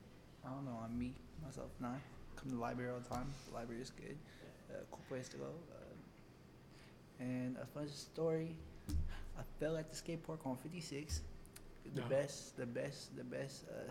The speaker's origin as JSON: {"language": "English", "town": "Tacoma", "region": "Washington", "country": "United States", "tie": "born or raised there", "said": "I grew up in Tacoma my whole life, so I know the ins and outs, and I just think it's a great place for kids and for people who want to have a good home."}